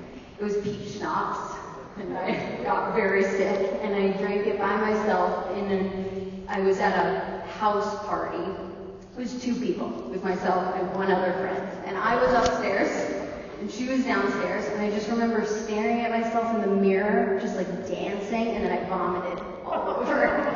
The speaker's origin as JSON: {"language": "English", "region": "West Coast", "country": "United States", "said": "So, I grew up in an alcoholic home. I'm from the West Coast."}